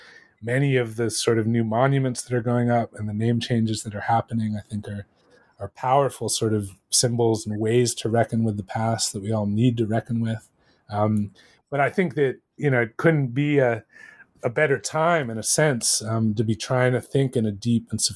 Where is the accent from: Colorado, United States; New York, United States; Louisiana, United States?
New York, United States; And I think that that's one of the wonderful things about being a New Yorker is that we all have those places.